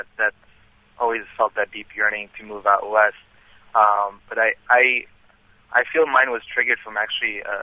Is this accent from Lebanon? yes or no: yes; Lebanon; I'm originally from Lebanon, and my grandparents come from the mountainous region there.